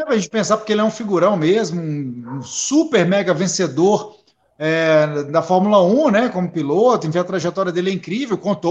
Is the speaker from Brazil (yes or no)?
yes; Brazil; Claro que somos brasileiros, coisa e tal